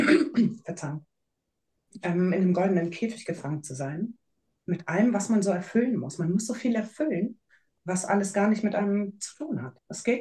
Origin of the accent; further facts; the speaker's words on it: Hamburg, Germany; Ich bin in Hamburg geboren, vor 25 Jahren. Nein, vor einigen Jahren in Hamburg geboren und mein ganzes Leben eigentlich auch in Hamburg und Umland verbracht, zwischen Stadt und Land und Elbe und Alster.